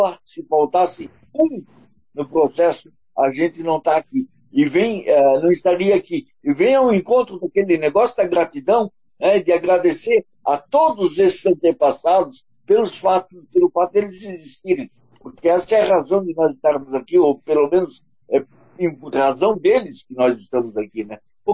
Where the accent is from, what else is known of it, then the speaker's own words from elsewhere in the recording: Blumenau, Santa Catarina, Brazil; born there; now in Balneário Camboriú, Brazil; na cidade de onde eu nasci, na cidade de Blumenau, como eu disse, hoje eu moro em Balneário Camboriú